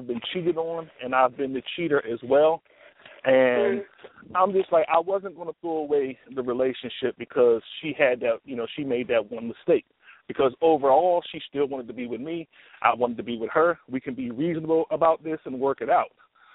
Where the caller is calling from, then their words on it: Washington, District of Columbia, United States; Oh, I'm calling from Washington, D.C.